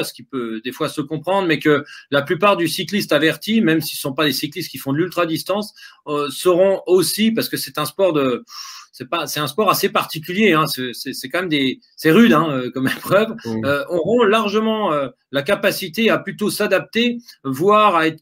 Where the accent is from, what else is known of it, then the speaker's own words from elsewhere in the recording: Brittany, France; dès qu'on est breton, je pense qu'on est aussi un peu rouleur